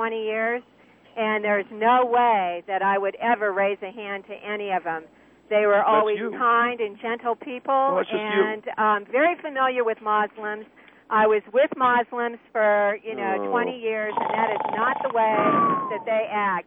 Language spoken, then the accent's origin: English; California, United States; also born or lived in Algeria / Indonesia; Actually, I'm a graduate from UC Berkeley, so I'm from California. I lived in Algeria, and I also lived in Indonesia.